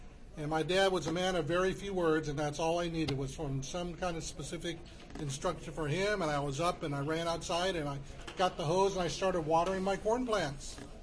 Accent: California, United States; born there; I was born in California, affectionately known as the land of the fruits and the nuts.

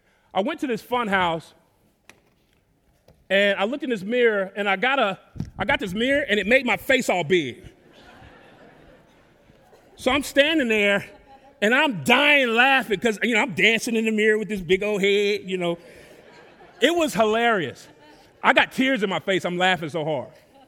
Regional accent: Dallas, Texas, United States; I grew up in Dallas, and every year in the fall, we would have this day where we got to not go to school.

